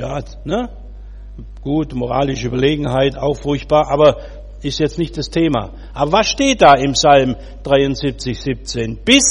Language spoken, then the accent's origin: German; Baden-Württemberg, Germany; Ist eine absolut schwäbische Einrichtung. Bringt's was oder bringt's nichts, ne? Ja. Womit ich mein Herkunftsland verraten habe.